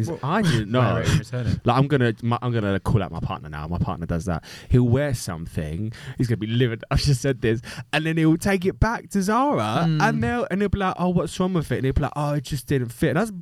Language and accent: English; London, United Kingdom; Maybe because we're both from the East End.